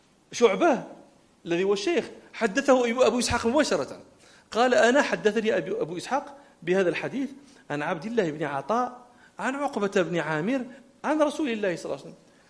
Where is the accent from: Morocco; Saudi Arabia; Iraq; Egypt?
Morocco; احنا عندنا في المغرب نقول بخ بخ يعني بخ بخ